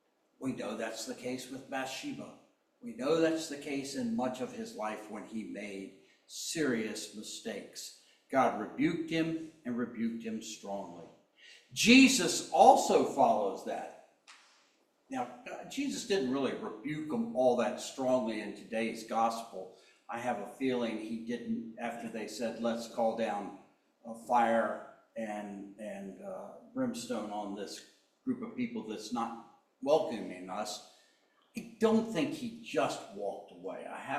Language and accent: English; the South, United States; I don't know. I'm from the South, that's how I say it.